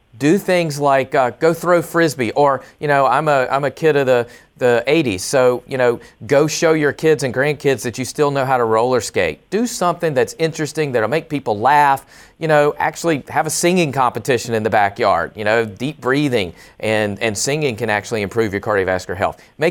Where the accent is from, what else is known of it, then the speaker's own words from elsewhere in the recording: the South, United States; Well, I'm from the South as well